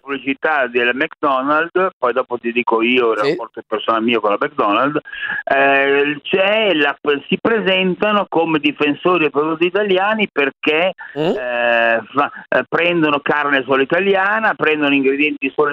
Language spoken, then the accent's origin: Italian; Milan, Lombardy, Italy; io mi ricordo da bambino delle elementari a Leonardo da Vinci a Milano negli anni 50, perché il diploma di quinta elementare l'ho preso nel 60